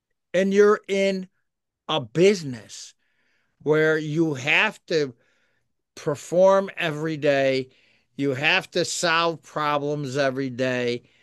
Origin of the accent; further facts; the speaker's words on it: Pittsfield, Massachusetts, United States; I grew up in the North End of Pittsfield.